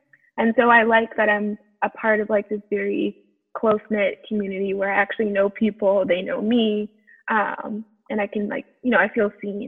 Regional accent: South Carolina, United States; I was born and raised in the South, in South Carolina

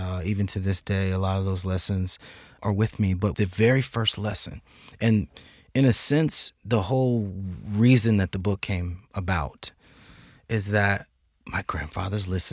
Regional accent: Lexington, South Carolina, United States; And we're from Lexington, South Carolina, very, very small town. Where I was born and raised, and they were sharecroppers.

